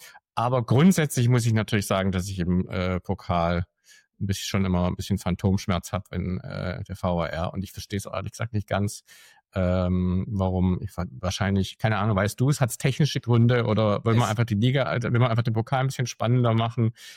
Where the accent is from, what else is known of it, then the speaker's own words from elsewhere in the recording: Baden-Württemberg, Germany; weil ich bin ja Schwabe und wir wollen ja, dass alles ganz genau, akkurat funktioniert